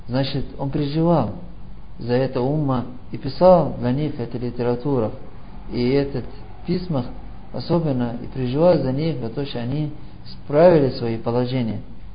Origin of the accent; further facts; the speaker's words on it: Somalia; особенно у нас на родине, Сомали